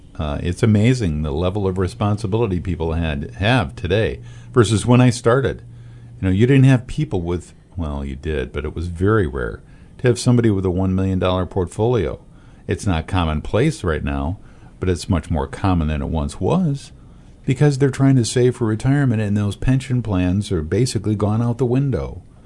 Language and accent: English; Mount Pleasant, Michigan, United States; I was shocked because, you know, I'm from Mount Pleasant, Michigan. We're not used to people getting in our face.